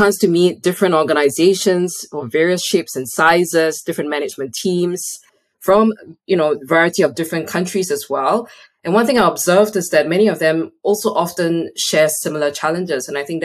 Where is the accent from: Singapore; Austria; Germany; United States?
Singapore; I come from Singapore. I'm a proud Singaporean up to today.